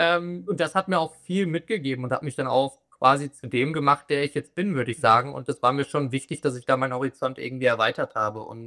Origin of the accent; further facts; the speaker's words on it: Essen, North Rhine-Westphalia, Germany; Ja, schon. Klar, ich komme aus Essen.